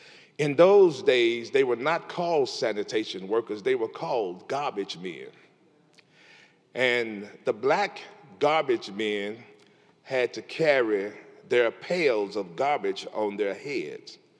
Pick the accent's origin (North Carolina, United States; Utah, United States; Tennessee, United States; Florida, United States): Tennessee, United States; Memphis; I was born in Memphis in 1964, 501 Pontotoc, Apartment C. Now, don't think too good of that. That was the ghetto.